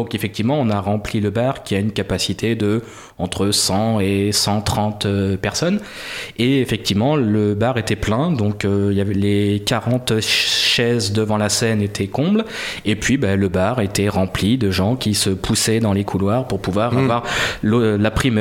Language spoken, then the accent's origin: French; Nieul-sur-Mer, Nouvelle-Aquitaine, France; born there; j'ai été à Nieul-sur-Mer, ma ville natale presque